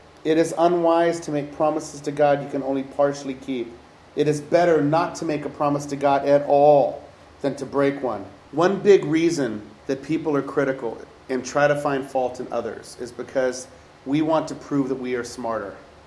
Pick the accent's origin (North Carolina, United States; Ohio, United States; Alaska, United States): Alaska, United States; They were going to find out that I was this trash from Alaska, no education, and it was going to be all over.